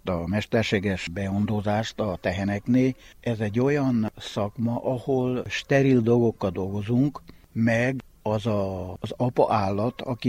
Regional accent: Istvánháza, Mureș County, Romania; Mondom, én istvánházi. Nem igaz, azt mondja, te kutasföldi vagy. De nem, én istvánházi vagyok.

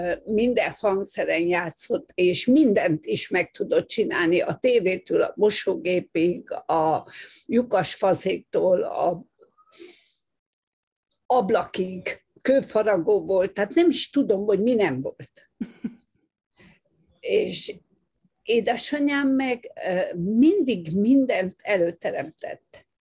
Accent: Satu Mare, Harghita, Romania; az is a gyerekkoromból gyökerezik. Máréfalván születtem, mondhatnám idézőjelben, hogy kézműves családban, de tudod, régi földműves család, abból éltek meg a szüleim

